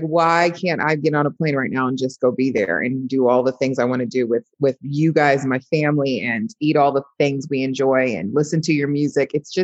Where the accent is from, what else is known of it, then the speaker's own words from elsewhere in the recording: Florida, United States; So I am 42, born and raised in South Florida, went to college to be a teacher, never thought I'd end up here